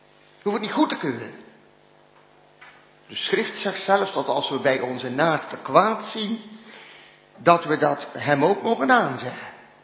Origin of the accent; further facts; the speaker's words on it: North Brabant, Netherlands; Ik ben een Brabander en u zult mij ook moeten verdragen in wie ik ben. Ik ben geen urker, hè.